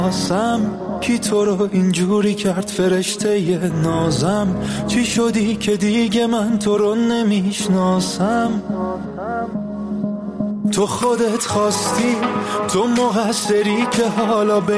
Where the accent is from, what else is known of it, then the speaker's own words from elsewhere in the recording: North, Iran; خودم شمالیم